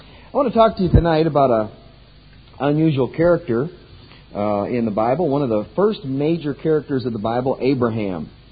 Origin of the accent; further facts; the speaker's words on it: United States; moved away as an adult; now in Russia; About 10 years ago, I was living comfortably as an American. Never thought I was going to leave the United States.